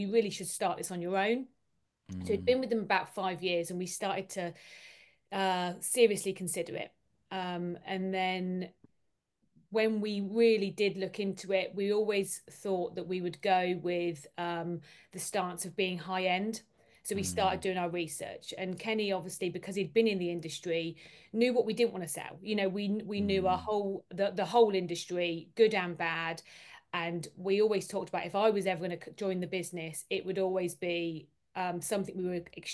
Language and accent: English; Bicester, South East England, United Kingdom; So I was brought up in Bicester. So I'm still in Bicester now, went to school in Bicester